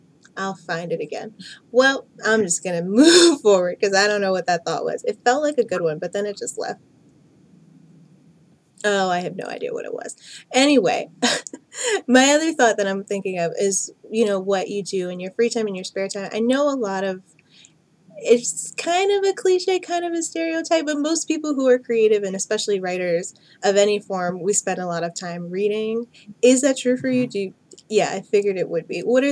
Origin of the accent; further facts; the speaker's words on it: Maryland, United States; feels very similar to my experience of growing up in Prince George's County. The majority of everyone who lives there is Black.